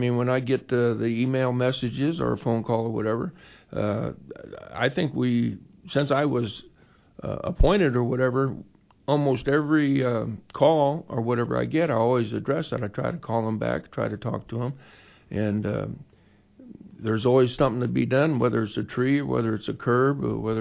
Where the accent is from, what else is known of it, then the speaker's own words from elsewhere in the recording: Quincy, United States; I've been born and raised in Quincy, of course